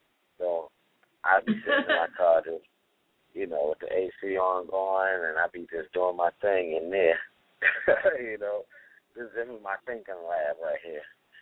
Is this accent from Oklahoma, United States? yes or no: no; Bronx, New York, United States; growing up in the Bronx, it was like, you know, it was cool, you know. I grew up in the project